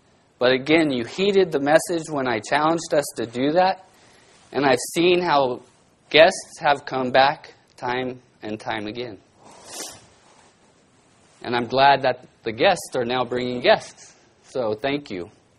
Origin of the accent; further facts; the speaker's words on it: Bakersfield, California, United States; growing up in Bakersfield, I learned that from the farming community.